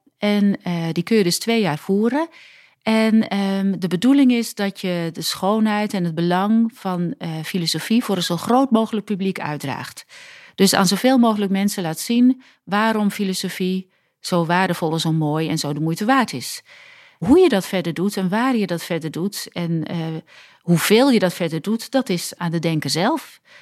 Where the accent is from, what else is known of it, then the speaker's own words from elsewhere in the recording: South Holland, Netherlands; ik ben geboren in de Alblasserwaard. Dus het is geen Brabant, net over de rivieren. Echt prima jeugd.